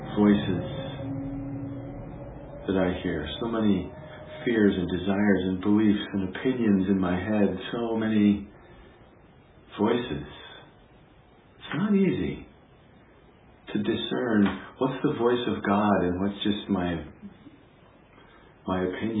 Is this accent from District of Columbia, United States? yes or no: no; Montana, United States; growing up in Montana, I frequently would come upon cattle herders or sheep herders with their flocks.